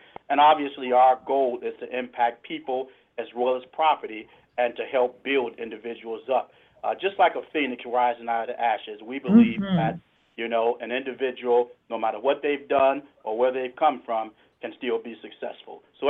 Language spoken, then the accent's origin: English; Chicago, Illinois, United States; I was born and raised in North Lawndale, and I actually still live here.